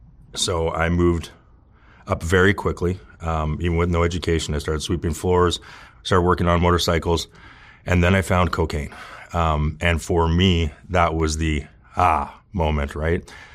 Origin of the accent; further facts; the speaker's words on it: Kelowna, British Columbia, Canada; born there; I was born in Canada, British Columbia, town called Kelowna, small town, very, very, one of the most beautiful places in the world.